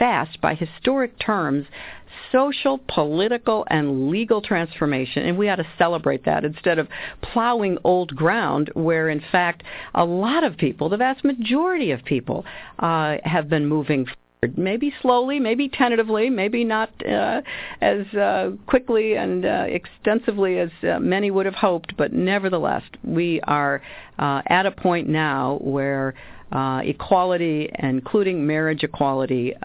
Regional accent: United States; I said I'm an American, so of course we all evolved

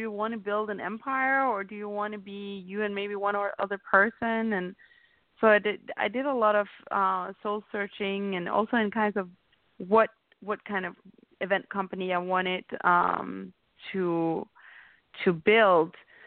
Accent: Denmark; English is a second language; moved away as an adult; now in United States; So first of all, I'm from Denmark. Everybody can probably hear I have a little bit of an accent, even though I have been living in multiple countries and now been in the States for, I guess, on and off for 8 years.

